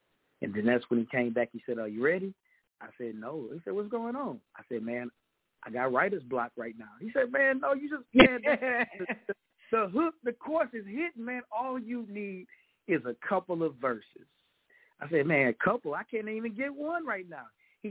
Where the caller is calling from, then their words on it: Texas, United States; I am calling from the Lone Star State, Texas, the greatest state in the United States on this mainland.